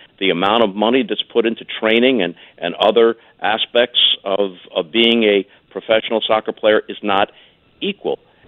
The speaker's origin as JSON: {"language": "English", "town": "St. Louis", "region": "Missouri", "country": "United States", "tie": "born or raised there", "said": "But in this case, St. Louis is my hometown. I've always said that. I consider it to be my hometown."}